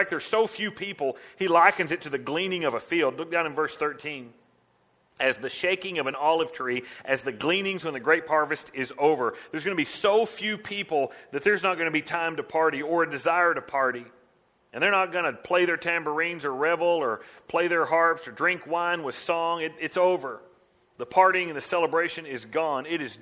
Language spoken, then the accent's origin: English; Henrietta, Texas, United States; When I grew up in Henrietta, it was called Pioneer Reunion.